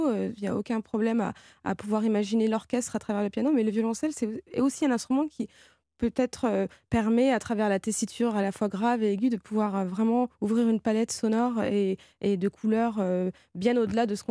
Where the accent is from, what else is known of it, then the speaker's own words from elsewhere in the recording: France; je suis arménienne, je suis française d'origine arménienne